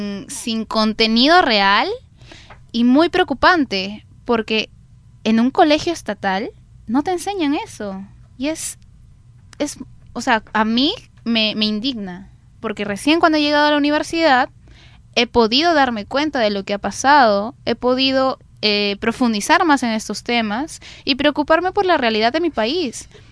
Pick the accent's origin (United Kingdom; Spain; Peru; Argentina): Peru; nos va a unir más como peruanos